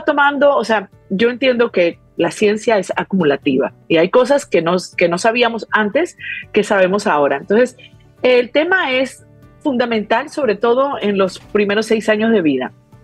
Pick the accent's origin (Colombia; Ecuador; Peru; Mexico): Peru; yo me acuerdo chiquita en Perú, que yo soy de Perú